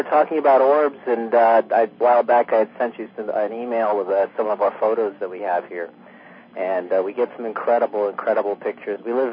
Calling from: Florida, United States; I'm calling from Southwest Florida.

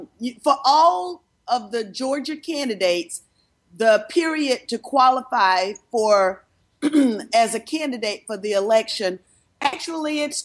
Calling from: Dhaka, Dhaka Division, Bangladesh; I'm calling from Dhaka, Bangladesh.

